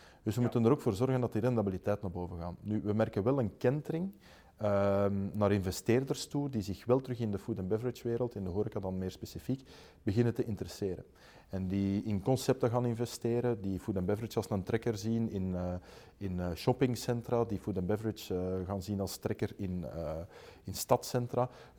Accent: Belgium; dat is anderzijds een economisch gegeven voor ons als Belgen.

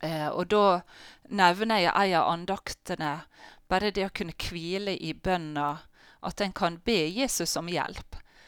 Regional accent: Valderøya, Møre og Romsdal, Norway; Ja, jeg er fra Valdrøya og har nå flyttet tilbake fra Valdrøya og er nå sokneprest her.

